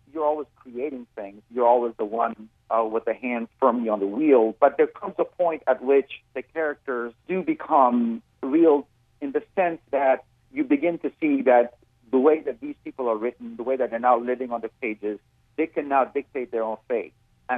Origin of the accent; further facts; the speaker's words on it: Kabul, Afghanistan; moved away; I went and searched for the home where I was raised in Kabul, the home that my father had built.